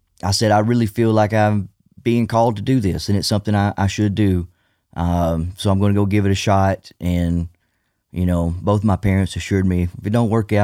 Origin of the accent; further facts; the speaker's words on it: Scotland, United Kingdom; growing up in Fife, I didn't know anybody who had been on that path.